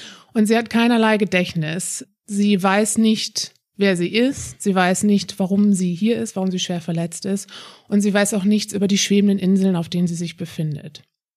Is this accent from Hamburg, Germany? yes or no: yes; Hamburg, Germany; Ich bin 35 Jahre alt. Ich komme aus Hamburg. Ich bin wohnhaft in Hamburg. Also ich bin ein richtiges Nordlicht. Keine Sorge, ich bin nicht zu wortkarg. Dafür hat das rheinländische Blut meines Vaters gesorgt.